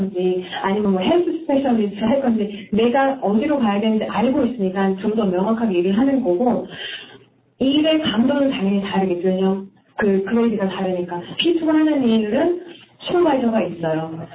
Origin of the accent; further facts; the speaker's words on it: South Korea; 저는 이제 국회에서 한국 사람으로 일을 하는 건데